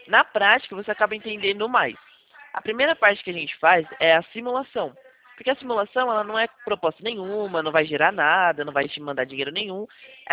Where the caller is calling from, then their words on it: Atibaia, São Paulo, Brazil; eu falo daqui de Atibaia, interior de São Paulo, da Poupacred.